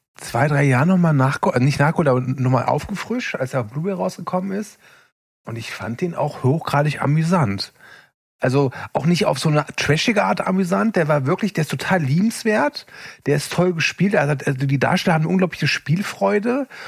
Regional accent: West Germany, Germany; Ich als Wessi kann sagen

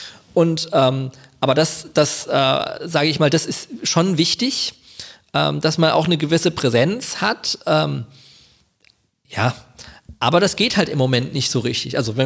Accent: Wiesbaden, Hesse, Germany; born there; ich bin gebürtiger Wiesbadener, muss man dazu sagen. Ich wohne in Kastell, aber ich bin tatsächlich in Wiesbaden geboren, nicht in Mainz.

